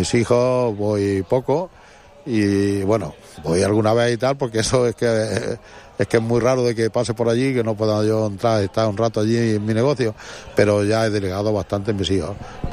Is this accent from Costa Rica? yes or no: no; Granada, Andalusia, Spain; now in Benidorm, Spain; Llegué de Granada hace 52 años.